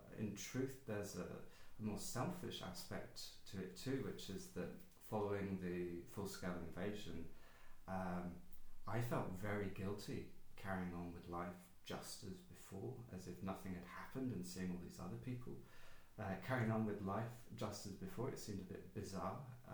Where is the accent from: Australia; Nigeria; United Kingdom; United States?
United Kingdom; England; also born or lived in France / Germany; I think I've grown up in different countries. I'm from England, but I spent half my life in France. I've lived in Germany. I consider myself quite European